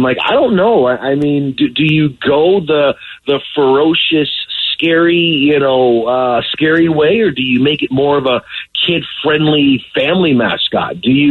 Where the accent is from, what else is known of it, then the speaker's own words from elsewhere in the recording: Detroit, Michigan, United States; And growing up in Detroit, I was born I was born in 89, so I don't remember the Pistons championships of those years